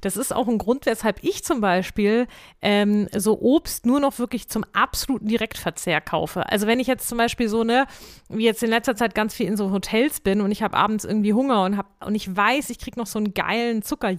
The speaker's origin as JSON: {"language": "German", "region": "Hesse", "country": "Germany", "said": "Ist ja schön hier in Hessen, wo ich herkomme, da sagt man ja China."}